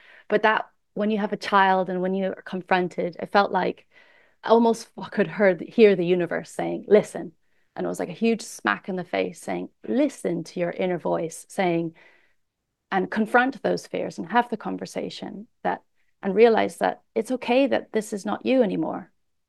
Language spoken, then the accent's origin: English; New Zealand; born there; So I am Kiwi born. My father is half Kiwi, half British.